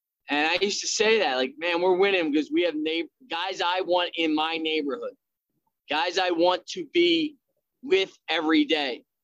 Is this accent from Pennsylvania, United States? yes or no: yes; Philadelphia, Pennsylvania, United States; Well, it starts really in my hometown of Philadelphia. That's where I'm from. And I come from a place right outside of Philadelphia called Delaware County, which is in short is called Delco.